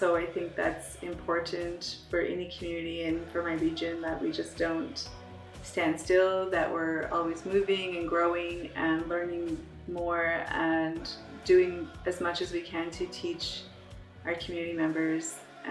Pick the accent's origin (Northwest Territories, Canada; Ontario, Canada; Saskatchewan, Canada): Northwest Territories, Canada; Fort Good Hope; I'm from Fort Good Hope, Northwest Territories. I am a community member.